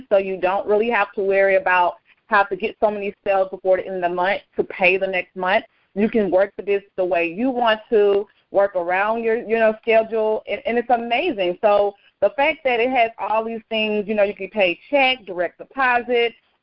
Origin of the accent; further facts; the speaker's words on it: Fort Worth, Texas, United States; I'm from Fort Worth, Texas.